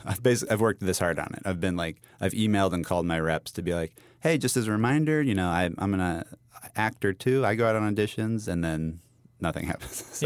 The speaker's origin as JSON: {"language": "English", "region": "Colorado", "country": "United States", "also_born_or_lived": "New York", "lives_now": "Los Angeles, United States", "said": "I'm from Colorado originally, so California feels a bit more like a Colorado West vibe, even though LA is its own animal, obviously."}